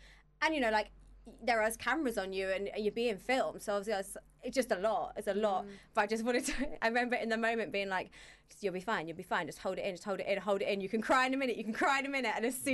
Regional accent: East of England, United Kingdom; born there; I was born in Essex.

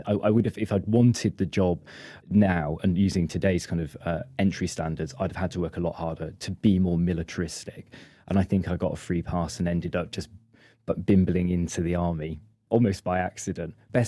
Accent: Chepstow, Wales, United Kingdom; But I grew up in South Wales in Chepstow, not in any way from a moneyed family

